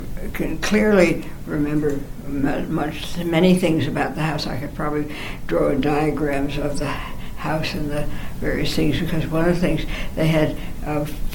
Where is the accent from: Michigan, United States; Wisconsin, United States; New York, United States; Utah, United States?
New York, United States; Manhattan; born there; I was born in Manhattan.